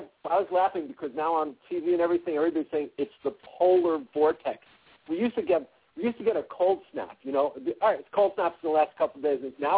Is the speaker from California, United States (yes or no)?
no; New York City, New York, United States; also born or lived in Boston; I'm an East Coast person, right? I grew up in New York City and then lived in Boston for much of my adult life.